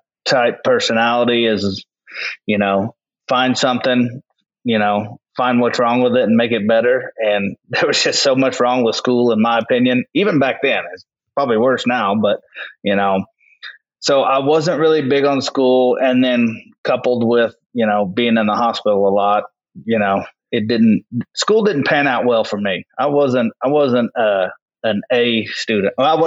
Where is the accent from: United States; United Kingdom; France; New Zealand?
United States; El Reno, Oklahoma; Yep. Born and raised in El Reno, Oklahoma.